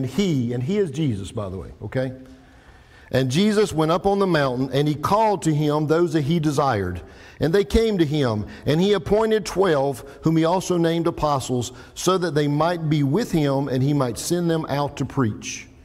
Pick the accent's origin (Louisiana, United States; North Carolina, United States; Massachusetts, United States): North Carolina, United States; Hickory; So I grew up in Central Baptist Church in Hickory, North Carolina. And I really did grow up there. We live 9/10 of a mile from there.